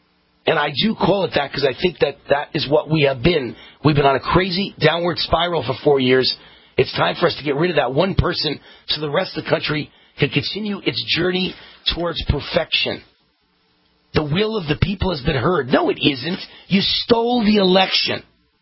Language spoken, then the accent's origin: English; Nevada, United States; Biden had gotten crushed in Iowa and New Hampshire and Nevada, my home state.